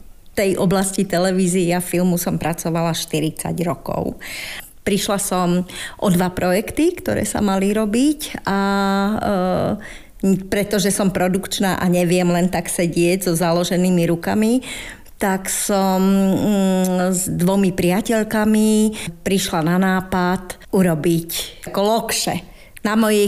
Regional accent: Pezinok, Bratislava Region, Slovakia; moja babička kedysi Pezinku, odkiaľ pochádzam

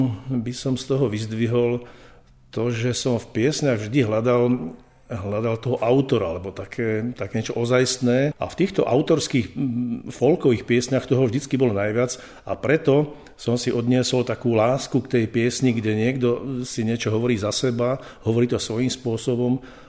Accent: western Slovakia, Slovakia; pretože sme zo západného Slovenska

